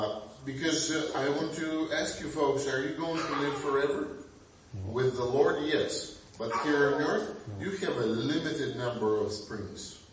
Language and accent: English; Ukraine; I come from Ukraine. I know, or I come from Soviet Union.